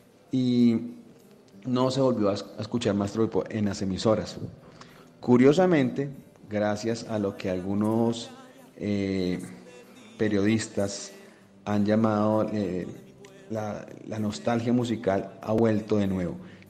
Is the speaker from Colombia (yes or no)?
yes; Colombia; Esta canción no solo fue pegajosa, sino que hizo que como colombianos nos identificáramos con los sonidos del Caribe y el sentir del sombrero vueltiao.